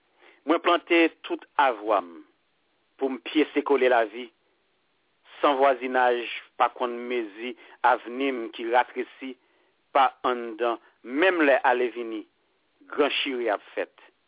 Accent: Jamaica; regardless, I am a Jamaican. And the identity is solid.

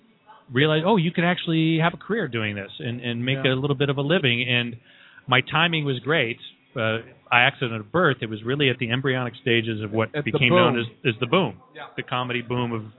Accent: Cleveland, Ohio, United States; Well, it's funny because I grew up in Cleveland, which is the rock and roll capital

